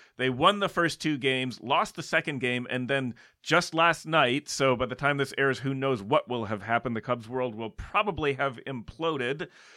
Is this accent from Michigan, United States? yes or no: yes; Michigan, United States; also born or lived in Chicago; Well, I lived in Chicago for about 15 years. I grew up in Michigan, but actually it's closer to Chicago than to Detroit.